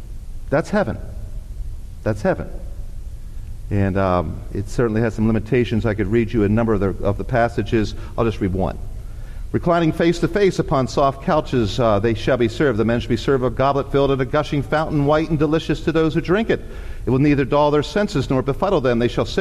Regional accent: Philadelphia, Pennsylvania, United States; So I'm from Philadelphia. Most of my friends were Catholic.

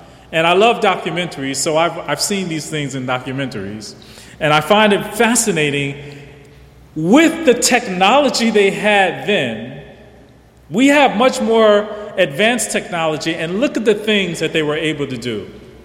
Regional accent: East Coast, United States; But I'm from the East Coast.

